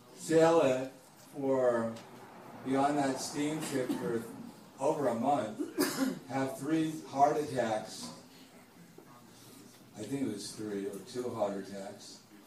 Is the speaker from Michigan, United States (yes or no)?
no; New York, United States; I grew up in, not in that area, but I grew up in New York.